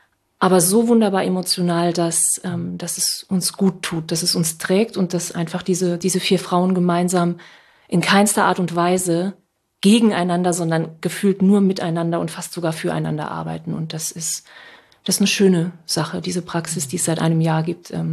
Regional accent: Saarland, Germany; now in Hamburg, Germany; 11 Jahren nach Hamburg gezogen und hatte ein riesengroßes Problem mit meiner Sprache. Ich bin gebürtige Saarländerin.

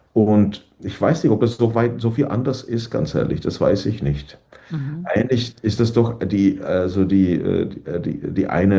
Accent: Northeast Bohemia, Czechia; now in Berlin, Germany; Naja, ich komme aus Nordostböhmen und der Weg war hierher immer kurz

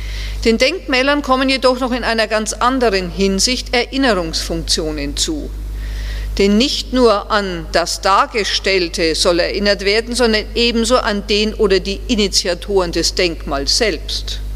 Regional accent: Würzburg, Bavaria, Germany; born there; Als gebürtige Würzburgerin

